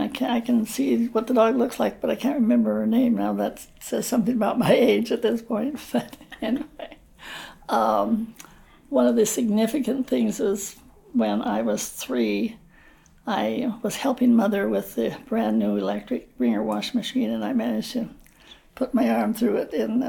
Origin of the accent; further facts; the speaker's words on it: Seattle, Washington, United States; also born or lived in Walla Walla, United States; Yeah, I was born in Seattle, Washington, on November 5th, 1930. I was the fourth girl in the family so far. And born in Seattle, and that's where I grew up until I was in high school.